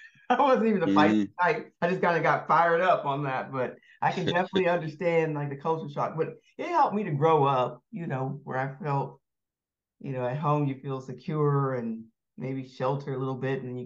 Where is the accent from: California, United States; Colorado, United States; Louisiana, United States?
Colorado, United States; Denver; I know I'm from Denver. We consider that Midwest as well too